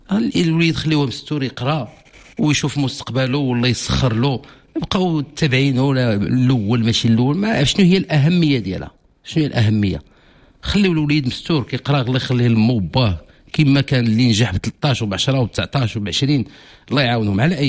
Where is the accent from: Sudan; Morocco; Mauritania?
Morocco; كيشكلوا هذا الاختلاف اللي عندنا في المغرب هو السر الغينة والثروة ديال المغرب.